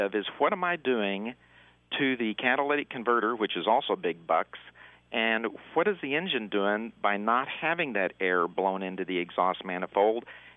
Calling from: Houston, Texas, United States; Oh, actually, this isn't my real name, and I'm calling from Houston.

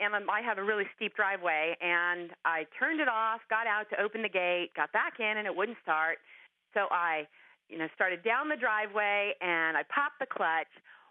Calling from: La Center, Washington, United States; I'm from La Center, Washington, which is near Portland, Oregon.

